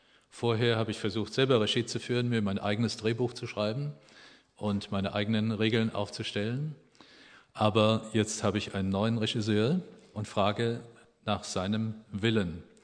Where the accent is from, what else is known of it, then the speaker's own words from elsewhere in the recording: Germany; Ich bin Deutscher hier